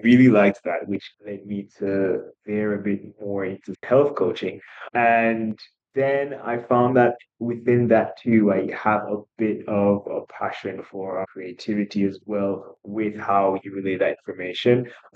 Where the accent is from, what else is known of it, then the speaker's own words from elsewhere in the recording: Jamaica; I am a Jamaican pharmacist.